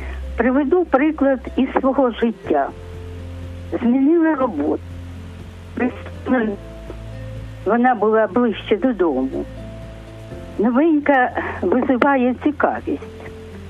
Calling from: Kharkiv, Kharkiv Oblast, Ukraine

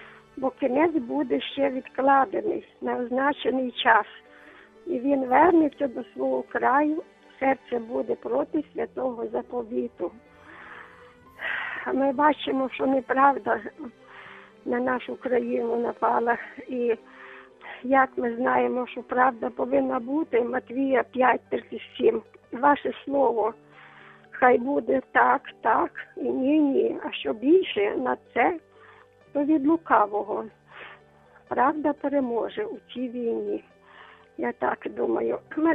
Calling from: Donetsk Oblast, Ukraine; я з Донецької області.

